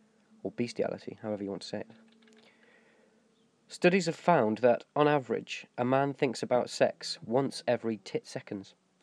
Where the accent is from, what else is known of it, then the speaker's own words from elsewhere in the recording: England, United Kingdom; of course I'm English.